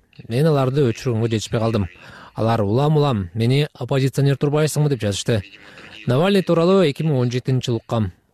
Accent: Russia; also born or lived in Bishkek, Kyrgyzstan; Мен Кыргызстанда, Бишкекте, бирок Орусияда чоңойгом деп жооп бердим. Бул жерде бала бакчага, мектепке, университетке бардым. Бүт өмүрүм ушул өлкөдө өттү деп айттым.

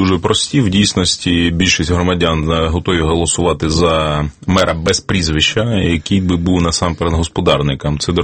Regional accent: Kyiv, Ukraine; Я скажу, як киянин

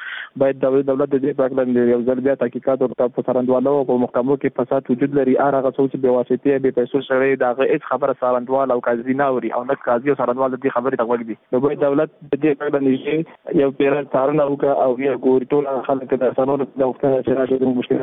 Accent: Afghanistan; موږ هم د افغانستان بچیان یو

